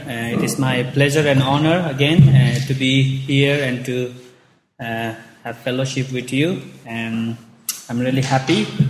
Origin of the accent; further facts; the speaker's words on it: Nepal; I am from Nepal, and I was raised in the Orthodox Hindu family.